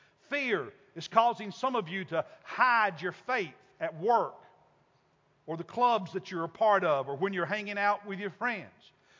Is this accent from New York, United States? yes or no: no; Kentucky, United States; Most of you know that I grew up in Kentucky in the mountains